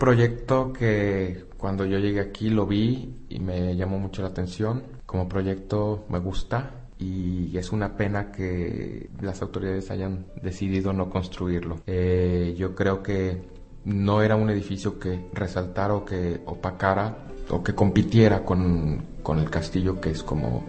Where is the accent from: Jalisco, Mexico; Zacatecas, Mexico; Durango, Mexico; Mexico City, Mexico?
Mexico City, Mexico; now in Prague, Czechia; Para mí, que vengo de la Ciudad de México, bueno, sigue siendo una ciudad segura, pequeña